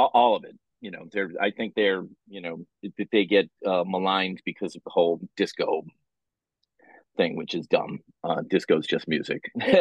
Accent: Dorchester, Massachusetts, United States; also born or lived in Scranton; I grew up in Dorchester, where I live now. So I was born in Scranton, Pennsylvania, but I only lived there for 3 months. So I'm more or less a Boston guy from the get-go

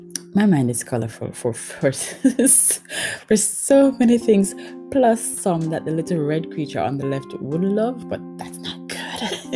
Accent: Jamaica; I am Jamaican, and I don't think it gets better than that.

